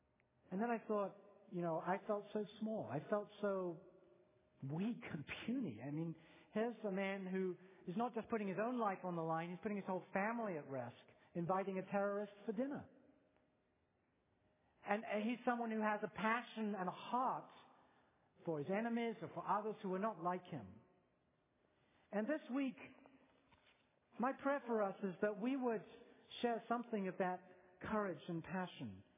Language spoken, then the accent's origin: English; England, United Kingdom; born there; oh, look, I was born in England